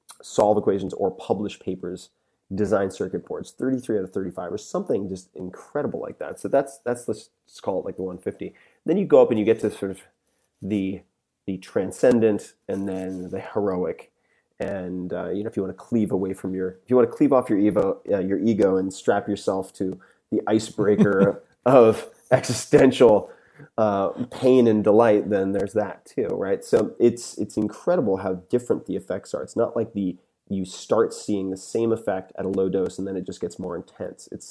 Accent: New York, United States; Yeah. I'm from Long Island. It doesn't offend me.

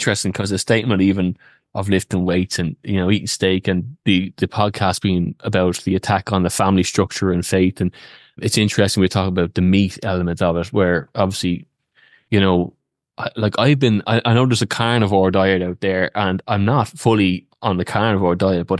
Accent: Ireland; Ireland, and we said our prayers going to school

